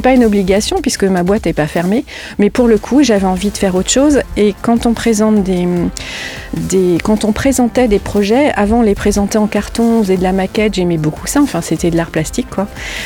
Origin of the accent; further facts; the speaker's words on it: Paris, Île-de-France, France; moved away as an adult; Alors, moi, je suis originaire de Paris. Je viens de Paris et ça fait plus de 50 ans que j'étais à Paris.